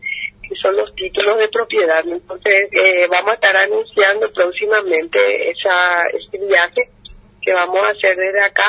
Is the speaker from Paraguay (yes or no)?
yes; Paraguay; como paraguaya